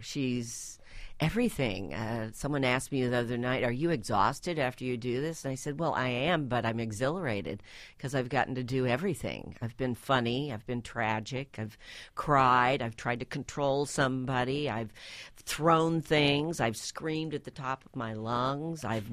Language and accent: English; the South, United States; As I said, growing up in the South, that language is very much a part of that culture and the floweriness of it